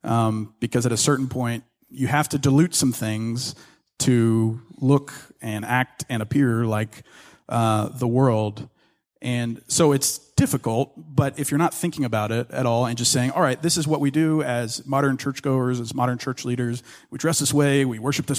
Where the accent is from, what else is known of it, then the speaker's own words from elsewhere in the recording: Ruston, Louisiana, United States; So I grew up in North Louisiana in this town called Ruston, and had two great parents, had a great family, middle-class upbringing.